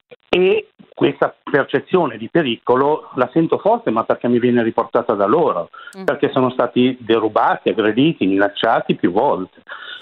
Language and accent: Italian; Milan, Lombardy, Italy; ho 55 anni, nato e cresciuto a Milano tra Barone e Giambellino.